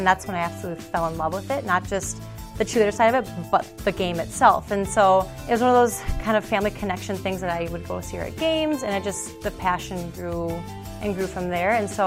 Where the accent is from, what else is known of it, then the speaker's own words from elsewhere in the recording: Chaska, Minnesota, United States; I am from Chaska, Minnesota, and this is my second year as a Minnesota Vikings cheerleader.